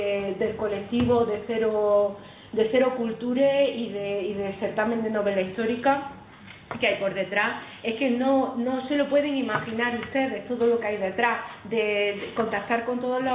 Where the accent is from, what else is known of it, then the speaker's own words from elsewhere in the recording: Linares, Andalusia, Spain; Yo soy concretamente de Linares